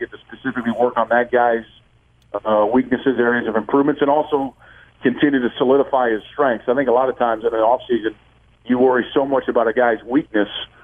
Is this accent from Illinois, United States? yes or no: yes; Chicago, Illinois, United States; I grew up in Chicago, and I can remember doing ball handling drills with my dad out in our driveway in 40-degree weather